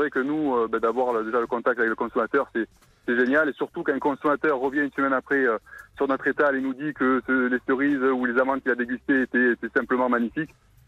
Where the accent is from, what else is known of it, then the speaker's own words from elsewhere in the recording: Provence-Alpes-Côte d'Azur, France; chez nous, en Provence, et surtout sur les contreforts du Luberon